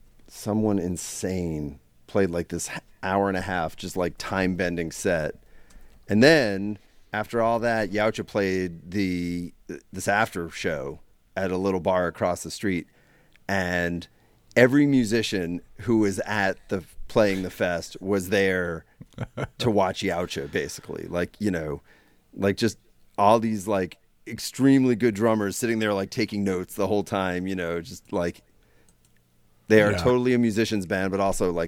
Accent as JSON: {"language": "English", "town": "Long Island", "region": "New York", "country": "United States", "tie": "born or raised there", "said": "Oh wow, I grew up on Long Island, and there were not a ton of bands happening then, from right around there that I knew of."}